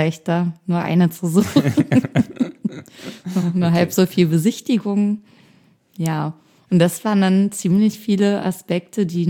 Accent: Brandenburg, Germany; Ich komme aus einer Kleinstadt aus der Nähe von Berlin.

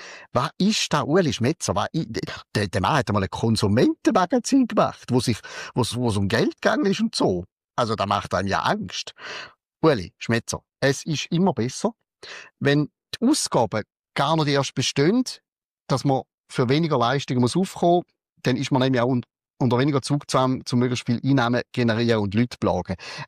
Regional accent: Valais, Switzerland; Ich bin Walliser, auch wenn man mir es nicht mehr angehört. Das sind meine Wurzeln, mein Heimatort und meine ganze Familie, väterlicherseits, ist im Wallis.

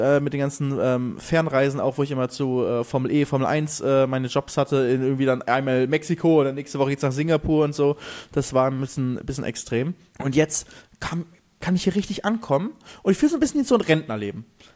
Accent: Germany; hier in Spanien ist halt zumindest so, ich sage halt, ich bin Deutscher und ich kann nachweisen, dass ich halt über die Hälfte des Jahres dann in Deutschland bin.

